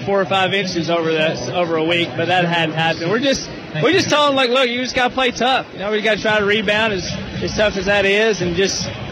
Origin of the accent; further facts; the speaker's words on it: Indiana, United States; Well, I'm an Indiana boy. I grew up in Indiana.